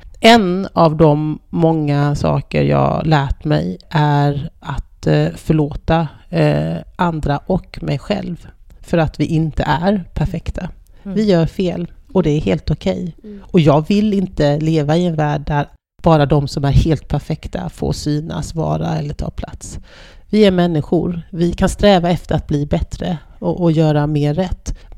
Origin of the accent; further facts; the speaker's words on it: Småland, Sweden; min mor som ju kommer från den byn i Småland där jag är uppvuxen och där min släkt på min mammas sida kommer sedan århundrade tillbaka.